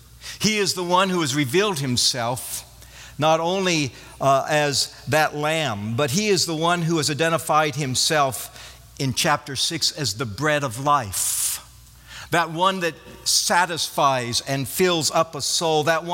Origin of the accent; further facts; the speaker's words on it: Wyoming, United States; I grew up in Wyoming, and when I was in junior high in the early years of high school, I worked for a sheep rancher